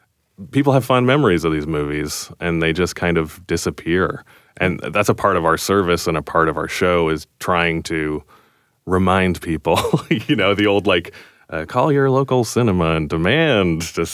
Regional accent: Canada; obviously Canadian films, we're Canadian.

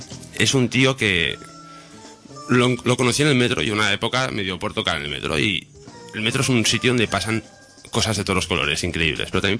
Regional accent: Tarragona, Catalonia, Spain; now in Barcelona, Spain; Mis orígenes de familia están aquí, pero me crié en Tarragona.

